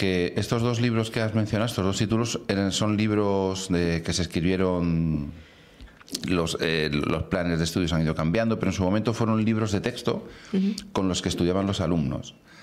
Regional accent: Córdoba, Andalusia, Spain; Les haría un buen salmorejo de mi tierra, de Córdoba

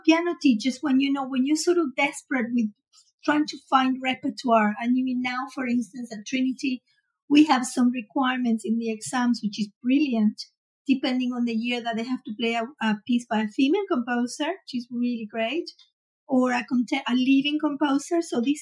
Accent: Venezuela; I grew up in Venezuela, so I was surrounded by Latin music, salsa, you know

